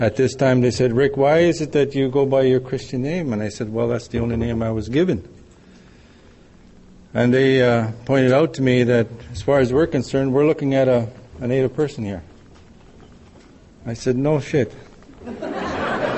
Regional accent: Manitoba, Canada; now in Edmonton, Canada

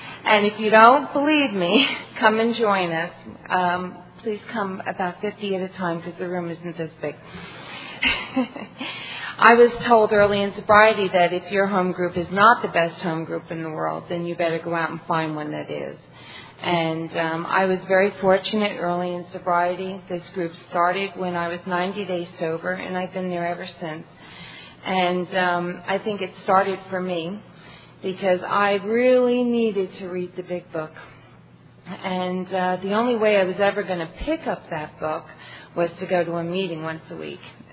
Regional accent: Newark, New Jersey, United States; And I'm not from New York, but I grew up very close to New York. I grew up in Newark, New Jersey.

